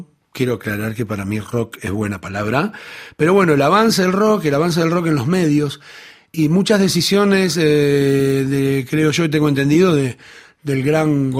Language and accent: Spanish; Avellaneda, Buenos Aires Province, Argentina; de mi terruño. Y también en Avellaneda había una gran movida de tango.